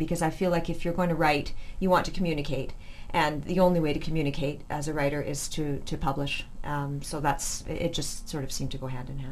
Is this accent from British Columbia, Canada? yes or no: yes; Vancouver, British Columbia, Canada; now in Penticton, Canada; I live up in Penticton, BC. I was born and raised in Vancouver.